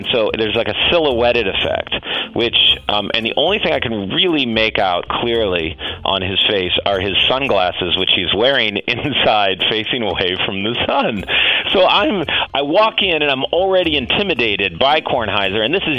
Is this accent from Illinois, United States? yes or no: yes; Chicago, Illinois, United States; but also because he came from Chicago and I came from Chicago. And so we sat there the whole time and just talked about Chicago sports.